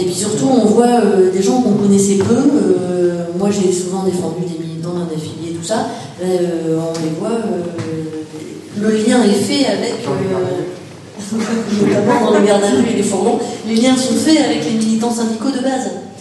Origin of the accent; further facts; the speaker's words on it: Lille, Hauts-de-France, France; Moi je suis lilloise, hein, et puis je suis dans ma ville.